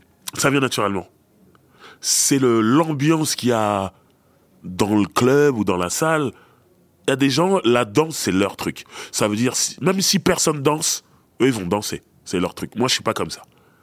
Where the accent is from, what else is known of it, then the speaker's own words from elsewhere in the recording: France; Ils disent, mais tu viens d'où ? Je dis, de France.